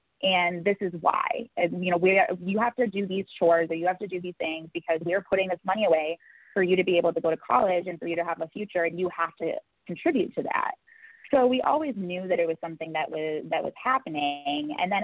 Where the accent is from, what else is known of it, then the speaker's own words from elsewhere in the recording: Milwaukee, Wisconsin, United States; accent: Midwestern; I grew up in Milwaukee and Wisconsin, so it's very, very, like you said, Midwestern.